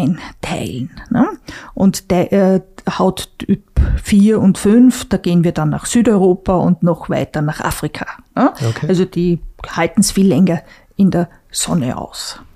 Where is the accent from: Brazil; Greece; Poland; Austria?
Austria; Klagenfurt, Carinthia; Ich komme aus Kärnten und man muss sagen, es hat sich ja auch in den letzten 30 Jahren hier viel getan.